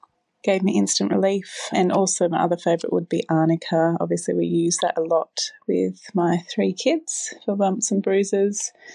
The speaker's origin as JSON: {"language": "English", "town": "Perth", "region": "Western Australia", "country": "Australia", "said": "I'm from Perth."}